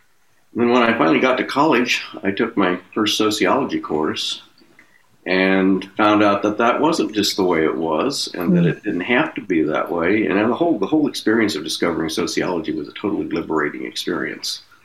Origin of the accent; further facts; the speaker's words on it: Oklahoma, United States; I'm American Indian by background. I'm Oklahoma, Cherokee, and Choctaw. And I sort of grew up seeing lots of different kinds of Indians.